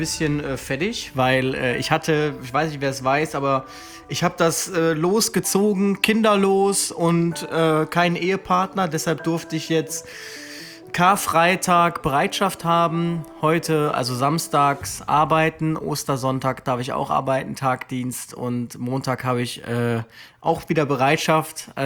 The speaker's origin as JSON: {"language": "German", "town": "Aachen", "region": "North Rhine-Westphalia", "country": "Germany", "tie": "born or raised there", "said": "Also es gibt in meiner Heimatstadt in Aachen einen Löschzug von der Freiwilligen Feuerwehr."}